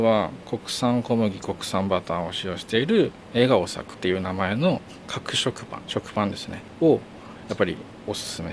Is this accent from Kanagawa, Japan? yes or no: yes; Yokohama, Kanagawa, Japan; now in Fujisawa, Japan; 僕もともと横浜出身なんですけども、藤沢に引っ越した